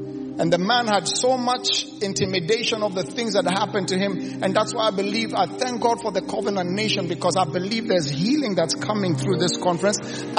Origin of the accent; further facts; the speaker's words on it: Kenya; I came from Kenya to speak truth. I came from Kenya.